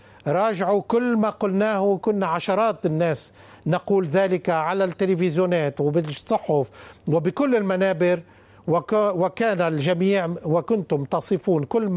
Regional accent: Lebanon; وهذه واجباتنا كلنا نحن كلبنانيين

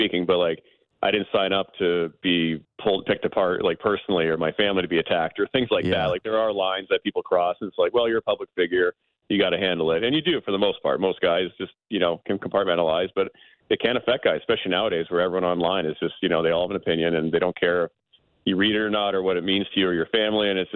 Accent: Boston, Massachusetts, United States; Like, I'm a guy from Boston.

